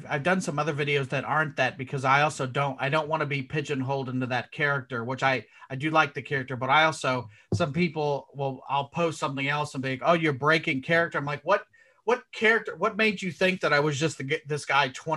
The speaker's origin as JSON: {"language": "English", "town": "Indianapolis", "region": "Indiana", "country": "United States", "said": "Because I'm from Indianapolis."}